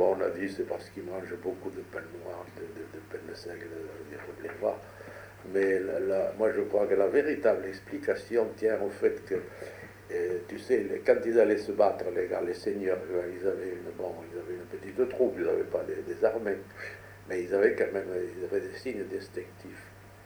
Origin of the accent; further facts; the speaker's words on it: Compoliva, Occitanie, France; Il y en a autant à l'intérieur même du Ségala. Je te l'ai raconté, moi, chez moi, à Compoliva.